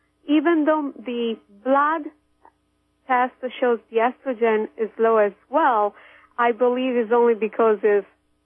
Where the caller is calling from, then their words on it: Kansas, United States; accent: foreign; English is a second language; Hi, this is … from Kansas.